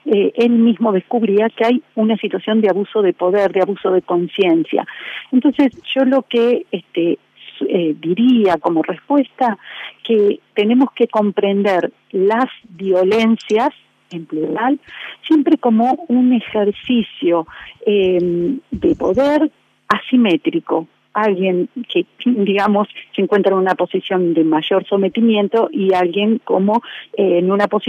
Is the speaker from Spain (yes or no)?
no; Río Negro, Argentina; born there; also born or lived in Bahía Blanca / Neuquén / Tucumán; Bueno, yo soy nacida en la Patagonia, en Río Negro.